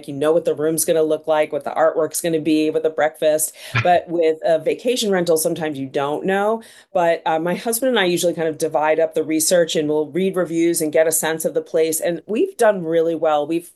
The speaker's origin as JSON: {"language": "English", "region": "Massachusetts", "country": "United States", "tie": "born or raised there", "said": "I grew up in Massachusetts, so I can attest to that for sure."}